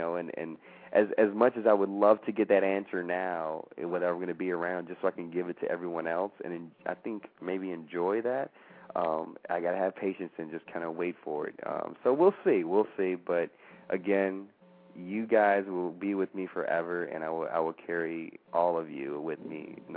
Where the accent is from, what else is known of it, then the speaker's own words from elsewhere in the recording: Hope, Arkansas, United States; also born or lived in Louisiana / Georgia; I was born in Louisiana. And then at 9, my mother moved to Arkansas, in Hope, Arkansas. And I lived there till I was 17 years old, my junior year of high school.